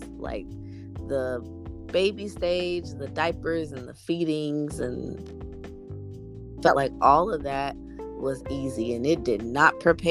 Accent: Lebanon, Tennessee, United States; I am originally from a town called Lebanon, Tennessee. 30 miles east of Nashville, Tennessee, and I am 30 years old.

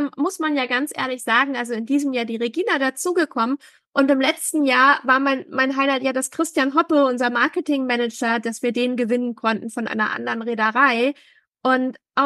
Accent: Hamburg, Germany; Zurück bis zu uns nach Hamburg, und in Hamburg einlaufen ist nicht nur für mich als Hamburgerin

